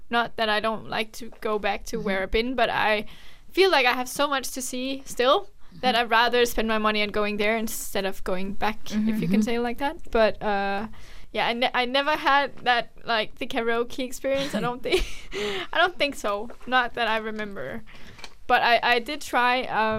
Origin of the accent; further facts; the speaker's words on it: Aalborg, North Denmark Region, Denmark; English is a second language; I mean, I'm from Aalborg, mm-hmm. or near Aalborg in Denmark